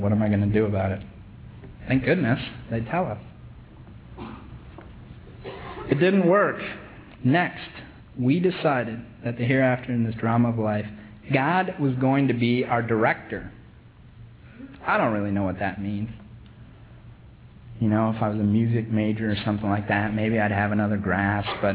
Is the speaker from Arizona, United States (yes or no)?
no; Minnesota, United States; I'm from Minnesota.